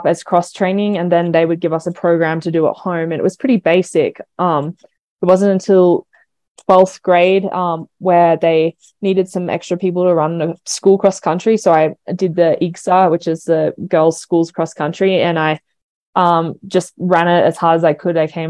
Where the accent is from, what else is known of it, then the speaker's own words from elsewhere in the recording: Sydney, New South Wales, Australia; I am from Sydney. So nothing super interesting, but...